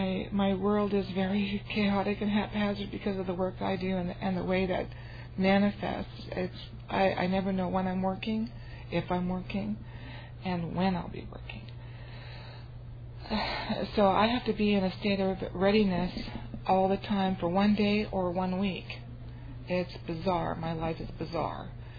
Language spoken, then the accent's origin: English; The Dalles, Oregon, United States; I'm from the Dalles, Oregon, in the beautiful Columbia River Gorge.